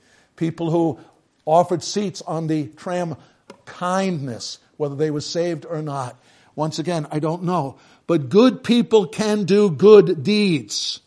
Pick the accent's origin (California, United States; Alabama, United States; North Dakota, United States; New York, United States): New York, United States; New York City; no, I grew up in New York City. I'm used to the subways in New York City and so forth.